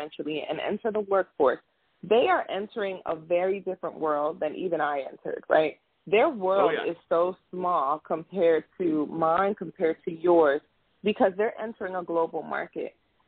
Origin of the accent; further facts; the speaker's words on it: New York, United States; born there; also born or lived in Pennsylvania; I was born in New York, and I lived in the tri-state area for a while, but I went to Milton Hershey School for 6 years